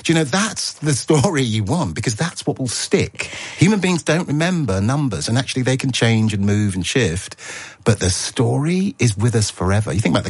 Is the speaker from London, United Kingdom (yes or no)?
yes; Brent, London, United Kingdom; because I live in Brent. I grew up in Brent. It's the most multicultural borough in the country.